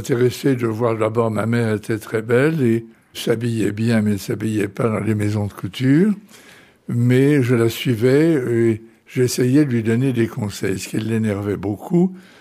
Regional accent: Beauvais, Hauts-de-France, France; Je suis né à Beauvais.

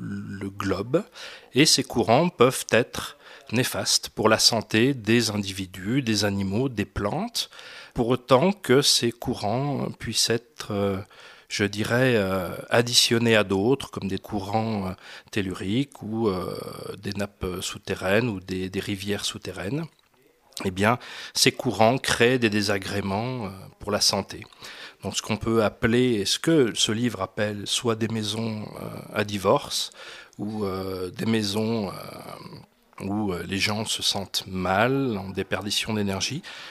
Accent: Auvergne-Rhône-Alpes, France; je suis arrivé dans le pays de Gex à l'âge de 8 ans, mon père étant fonctionnaire international au CERN, et j'ai grandi ici dans le bassin lémanique

